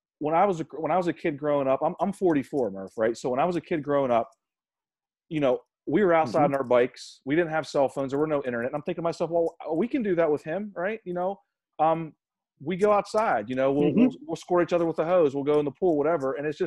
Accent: Pittsburgh, Pennsylvania, United States; So I'm from Pittsburgh, right? And you know, this is a sports town.

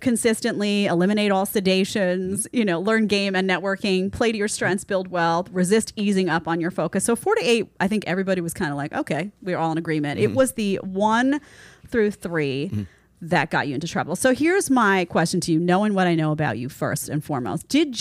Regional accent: New York, United States; accent: New York; now in Florida, United States; My New York accent has gotten stronger since I moved to Florida, and I don't understand why.

